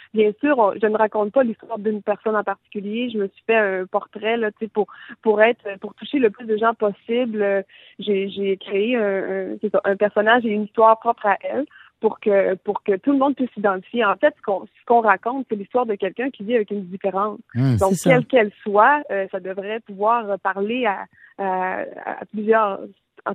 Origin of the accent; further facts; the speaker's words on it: Quebec, Canada; Moi, je viens du Bas-Saguenay